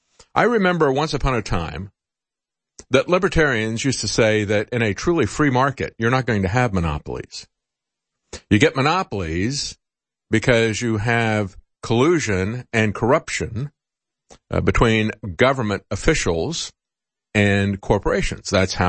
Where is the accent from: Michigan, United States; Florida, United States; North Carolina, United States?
Florida, United States; No, I grew up in Florida.